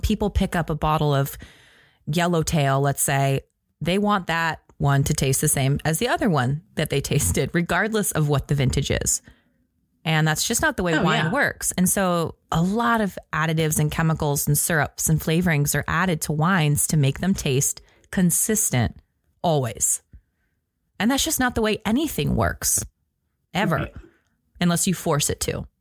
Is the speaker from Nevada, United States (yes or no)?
no; Washington, United States; Look, I'm from Washington. This is wine country, big time.